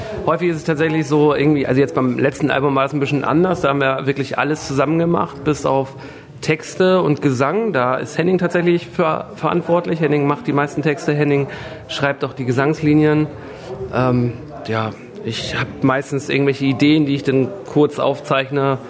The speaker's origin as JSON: {"language": "German", "town": "Neumünster", "region": "Schleswig-Holstein", "country": "Germany", "tie": "born or raised there", "said": "wir kommen ursprünglich aus Neumünster oder sind, nee, nicht direkt aus Neumünster, aber aus dem Umfeld, so sind dort auch sozialisiert durch die AJZ, also die Aktion Jugendzentrum dort"}